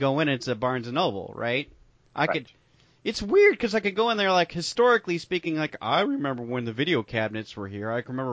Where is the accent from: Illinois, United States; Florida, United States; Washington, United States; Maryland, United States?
Washington, United States; Redmond; And I grew up in Redmond.